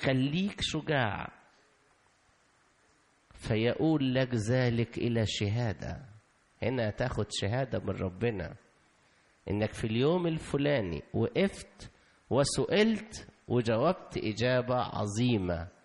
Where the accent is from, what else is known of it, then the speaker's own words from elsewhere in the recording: Egypt; تسألني عن مصر أقول لك كل حاجة عن مصر لأن أنا راجل مصر